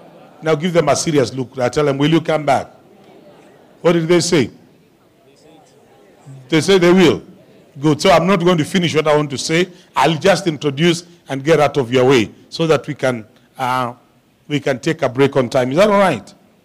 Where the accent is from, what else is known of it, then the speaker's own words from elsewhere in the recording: Eastern Region, Uganda; English is a second language; I'm Ugandan. I'm Luya from Samia here. Just the other side of the border. Just near here.